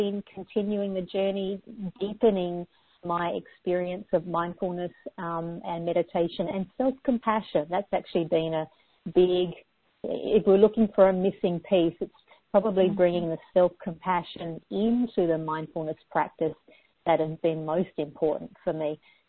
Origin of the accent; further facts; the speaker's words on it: Australia; now in United States; I come from Australia, so I've been in the States for about 10 years now